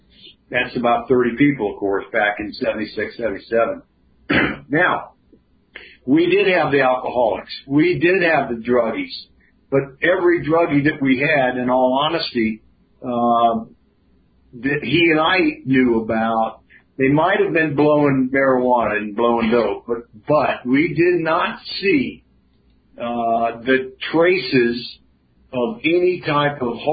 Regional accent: South Carolina, United States; He knew I was from South Carolina.

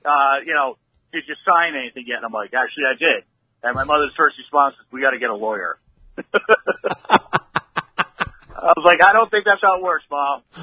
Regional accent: North Kingstown, Rhode Island, United States; So I was born and raised in North Kingstown, Rhode Island.

